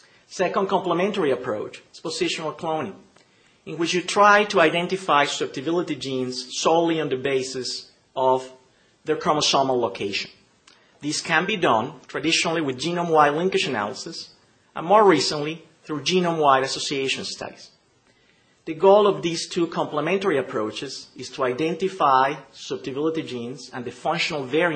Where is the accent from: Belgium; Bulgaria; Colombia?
Colombia; Barranquilla, Atlántico; It's a fellow Colombian from my hometown, Barranquilla … who's of Lebanese descent.